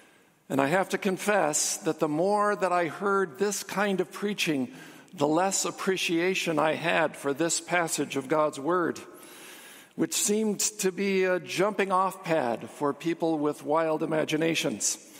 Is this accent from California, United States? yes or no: yes; Los Angeles, California, United States; Growing up in Los Angeles in the 1960s and 70s, I was exposed to a great deal of preaching about the end of the world.